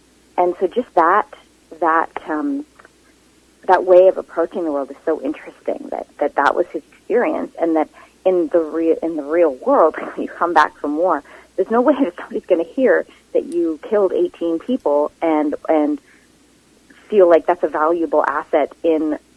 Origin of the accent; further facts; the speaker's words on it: Vancouver, British Columbia, Canada; I am one of those rare people born and raised in Vancouver, love Vancouver, always want to live in Vancouver